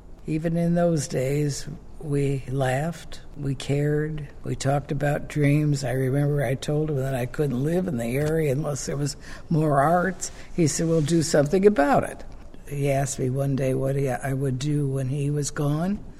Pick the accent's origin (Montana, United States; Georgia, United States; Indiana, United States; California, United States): Indiana, United States; Gary; born there; I was born in Gary, Indiana, among the steel mill people.